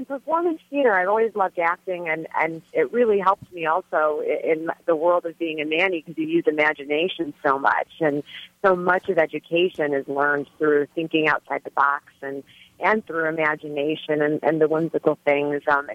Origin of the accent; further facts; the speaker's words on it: Chicago, Illinois, United States; I grew up in Chicago and in the western suburbs